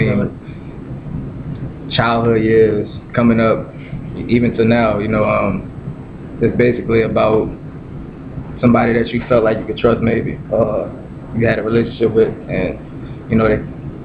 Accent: Slidell, Louisiana, United States; now in New Orleans, United States; I live in New Orleans. I'm from Slidell, right outside of New Orleans.

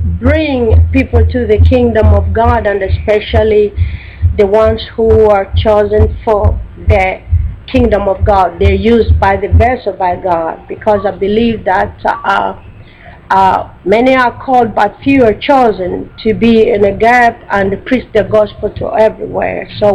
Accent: Tanzania; I'm from Tanzania.

